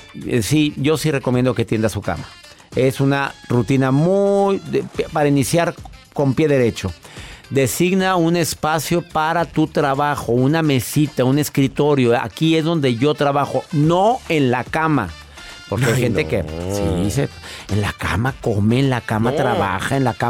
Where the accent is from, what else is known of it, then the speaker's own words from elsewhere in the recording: Monterrey, Nuevo León, Mexico; born there; en mi ciudad, en donde yo nací, en Monterrey.